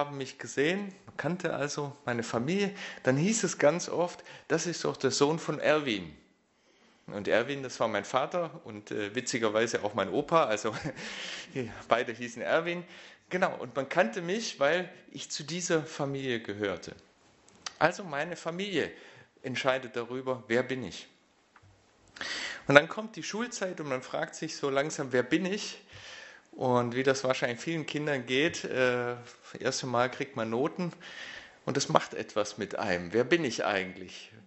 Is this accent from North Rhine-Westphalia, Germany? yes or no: no; Heidenheim, Baden-Württemberg, Germany; Wer jetzt Fußballfan ist von euch, der kennt auch FC Heidenheim. Das ist tatsächlich die Kreisstadt, wo ich herkomme.